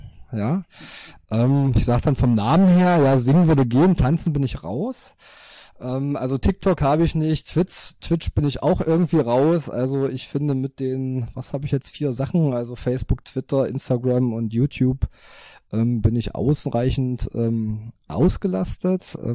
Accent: Magdeburg, Saxony-Anhalt, Germany; So als Magdeburger Kind

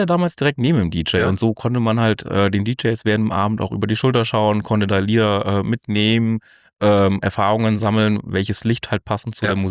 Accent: Künzell, Hesse, Germany; also born or lived in Lauterbach; schon in Künzell in den Kindergarten gegangen und auch in Künzell zur Grundschule, in Petersberg zur Realschule. Also ich habe meine Kindheit eigentlich größtenteils in der Fuldaer Umgebung verbracht.

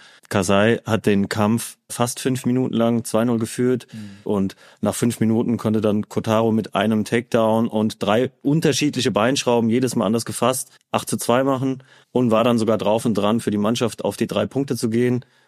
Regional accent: Speyer, Rhineland-Palatinate, Germany; born there; also ich habe in meiner Geburtsstadt Speyer habe ich angefangen zu ringen.

